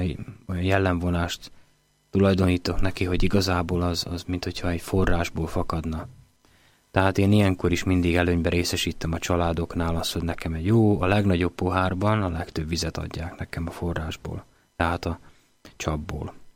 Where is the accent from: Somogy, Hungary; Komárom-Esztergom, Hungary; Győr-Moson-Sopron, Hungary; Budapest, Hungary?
Komárom-Esztergom, Hungary; Komárom; és én pedig egy komáromi gyerek vagyok, aki a csapvízen nőtt